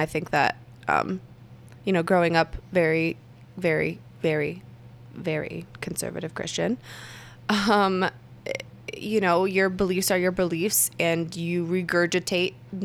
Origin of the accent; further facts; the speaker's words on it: Detroit, Michigan, United States; now in Denver, United States; through when I moved from Detroit to Denver, I just moved to Denver this year, yay